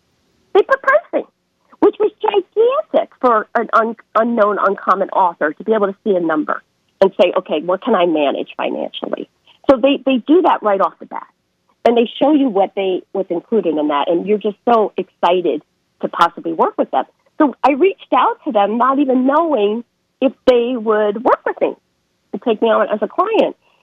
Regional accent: New York, United States; now in Charlotte, United States; Well, I grew up on Long Island. I grew up on North Shore of Long Island. And then I went to school in Indiana.

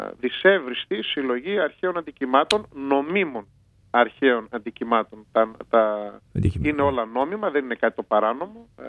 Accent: Greece; την ταυτότητά μας ως Έλληνες, την πατρίδα μας, τον πολιτισμό μας και τις παραδόσεις, αλλά και την ορθόδοξο πίστη.

